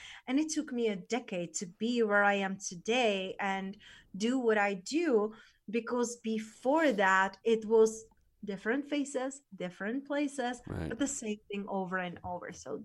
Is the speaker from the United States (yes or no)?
no; Czechia; So I was born in Czech Republic. That's where I'm originally from.